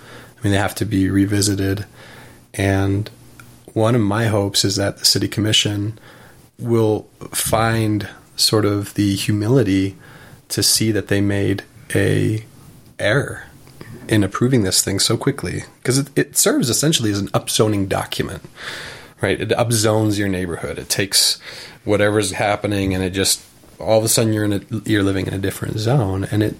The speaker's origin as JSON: {"language": "English", "country": "Netherlands", "tie": "born or raised there", "also_born_or_lived": "Bozeman, United States", "said": "You know, I'm from the Netherlands. I grew up between Bozeman and the Netherlands my whole life."}